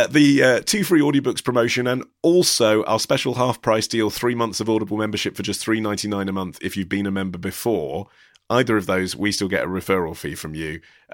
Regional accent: United States; I can't because I'm American.

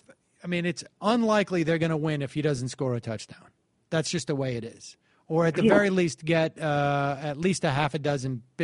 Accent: Massachusetts, United States; I'm from Massachusetts.

